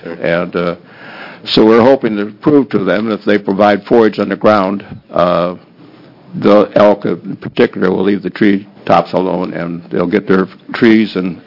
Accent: Wisconsin, United States; born there; And I was born in Wisconsin as well.

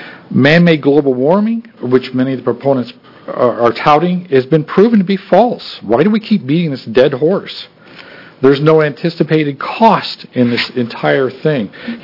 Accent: Oregon, United States; I'm from Linn County.

